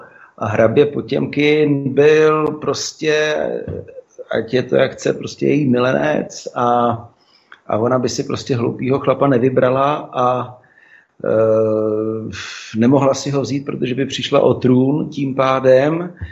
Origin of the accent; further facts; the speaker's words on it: Russia; moved away; No, já jsem strávil mladí dětství v Rusku.